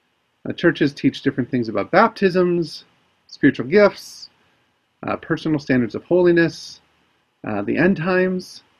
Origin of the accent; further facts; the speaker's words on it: United States; particularly I'm from the States, so it is hurting my heart.